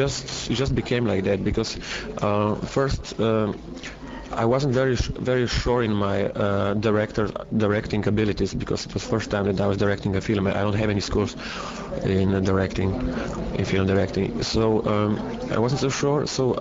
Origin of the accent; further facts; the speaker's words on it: Tolmin, Slovenia; this film was shot in my hometown, in Tolmin. It's very close to the Italian border.